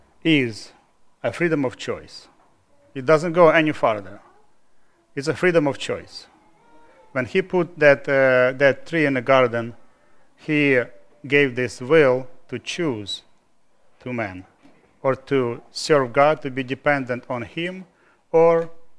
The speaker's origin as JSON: {"language": "English", "country": "Ukraine", "second_language": "English", "said": "Okay, I'm here from Ukraine, and as you know, Ukraine was a part of Soviet Union"}